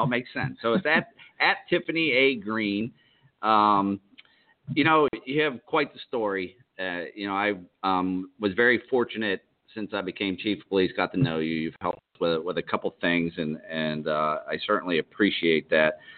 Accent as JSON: {"language": "English", "town": "Pittsburgh", "region": "Pennsylvania", "country": "United States", "tie": "born or raised there", "moved": "as an adult", "said": "I grew up in Pittsburgh, and I moved here 2 days before I started the police academy"}